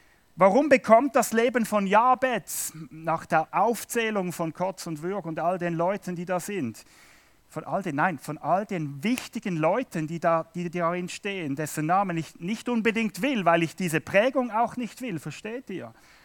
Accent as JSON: {"language": "German", "country": "Switzerland", "said": "wir sind in einem Land als Schweizer, wir haben genug."}